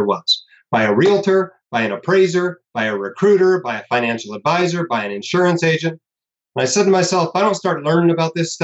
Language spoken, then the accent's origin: English; Alaska, United States; So I grew up in Alaska and never really left the state. I think I left three times between the time I was born and the time I was 18.